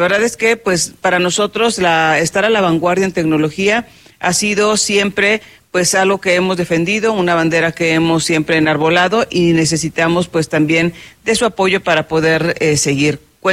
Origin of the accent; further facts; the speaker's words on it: Mexico; como sociedad mexicana sabemos que es muy importante